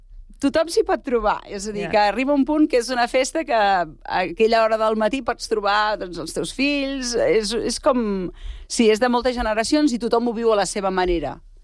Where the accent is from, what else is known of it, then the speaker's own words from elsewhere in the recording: Berga, Catalonia, Spain; now in Sant Cugat del Vallès, Spain; nosaltres som de Berga. Llavors, què passava? Que sempre pujàvem a Berga.